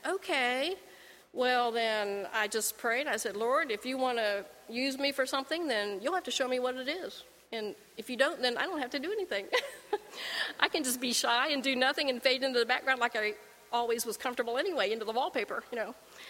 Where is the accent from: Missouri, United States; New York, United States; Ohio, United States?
Ohio, United States; Lithopolis; You know, I grew up 2 miles outside of Lathopolis, Ohio, which is a town of 600 people.